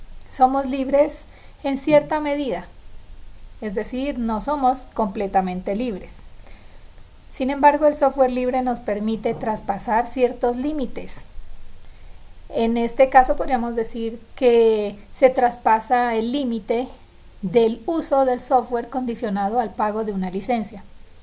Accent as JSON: {"language": "Spanish", "country": "Colombia", "said": "soy colombiana."}